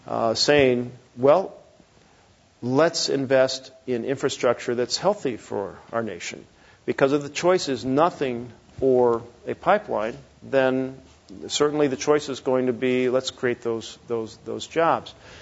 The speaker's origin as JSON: {"language": "English", "region": "Oregon", "country": "United States", "said": "Oregon, my home state, I just visited a couple days ago a charging station"}